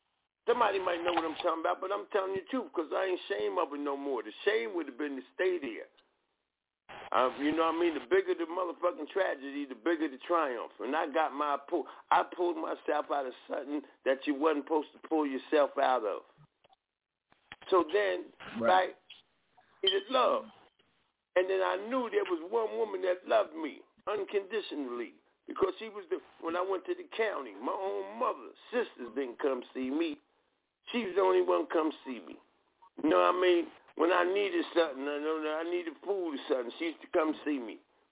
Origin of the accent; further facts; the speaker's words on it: Paterson, New Jersey, United States; I'm from Fourth Ward. I lived where I was born in Alabama Projects. We lived everywhere in the city of Patterson